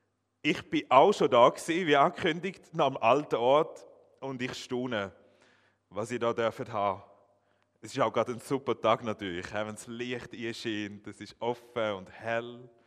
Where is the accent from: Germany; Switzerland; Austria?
Switzerland; Schaffhausen; Ich bin aufgewachsen aber in Schaffhausen, darum rede ich nicht ganz wie im Emmental, falls ihr das merkt.